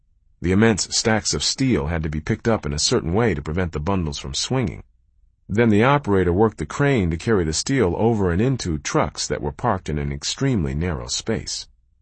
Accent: Michigan, United States; First, the University of Michigan was in my home state, which meant much lower school expenses for the next 4 years.

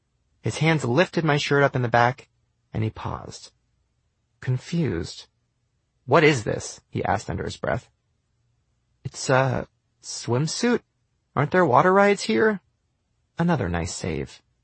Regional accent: Long Beach, California, United States; Hey, I grew up in Long Beach, okay? What do you expect?

